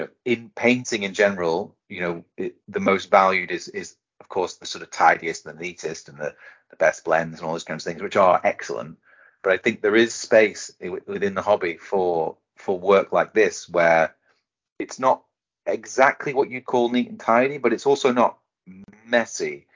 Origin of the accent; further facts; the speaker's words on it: England, United Kingdom; I'm from that part of the world, but I am unfortunately English, and so my ability and grasp of those languages is very limited.